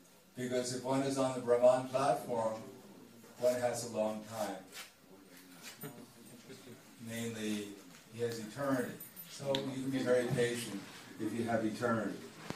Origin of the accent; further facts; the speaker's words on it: New York, United States; I grew up in, not in that area, but I grew up in New York.